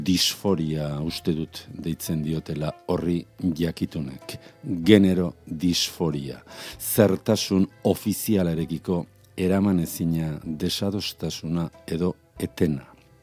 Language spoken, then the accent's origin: Basque; San Sebastián, Basque Country, Spain; born there; ez dut sentisinisten donostiarra naizenik jaiotzez.